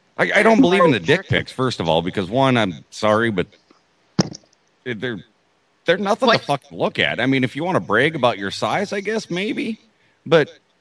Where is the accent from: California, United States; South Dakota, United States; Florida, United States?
South Dakota, United States; Well, see, I'm from South Dakota originally, so there's nothing out there.